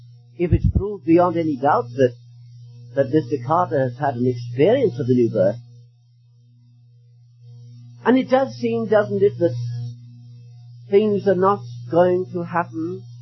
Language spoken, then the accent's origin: English; United Kingdom; now in Cardiff, United Kingdom; I come from Great Britain, as you know. We live in Wales, Cardiff, Wales.